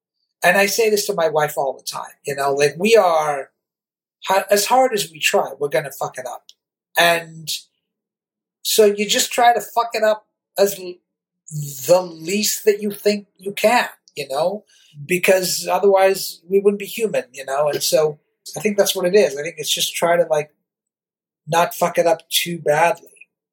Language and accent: English; United Kingdom; also born or lived in United States; Like I grew up in the UK and then I grew up in America.